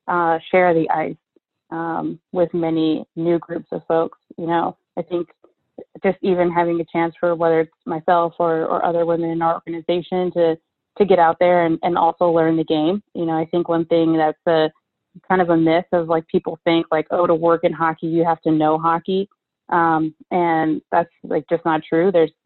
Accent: India; I grew up in India

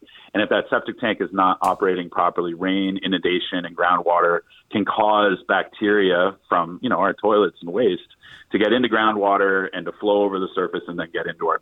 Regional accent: Fairfield, Connecticut, United States; I grew up on Long Island. I'm from Fairfield originally, too.

